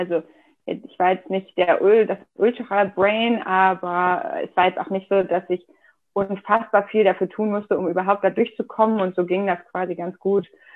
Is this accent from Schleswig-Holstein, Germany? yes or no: yes; Schleswig-Holstein, Germany; Da sind wir dann nach Schleswig-Holstein, so mittig Schleswig-Holstein, mitten auf dem Dorf gezogen. Und das ist auch so gefühlt quasi meine Heimat da. Schleswig-Holstein, da, wie gesagt, mitten auf dem Dorf haben wir gewohnt.